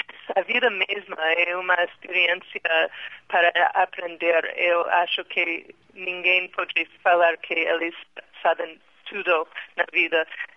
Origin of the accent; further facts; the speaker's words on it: United States; Portuguese is a second language; Para mim, como americana, a parte muito difícil é entender e conseguir é o sotaque musical de choro.